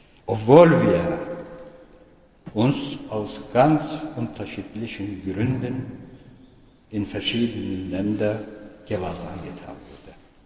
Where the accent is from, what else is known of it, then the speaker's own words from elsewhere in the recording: Turkey; now in Germany; Meine Foltererlebnisse und meine fortsetzende Verfolgung in der Türkei änderten meine Beziehung zu meinem Herkunftsland grundlegend. Dieses Land, wo ich geboren und groß geworden war, wurde mir Jahr für Jahr fremder.